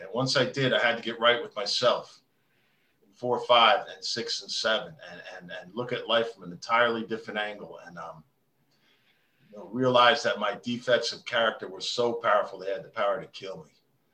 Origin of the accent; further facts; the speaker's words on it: West Millington, New Jersey, United States; now in Titusville, United States; I'm from Titusville, Florida, and originally from West Millington, New Jersey.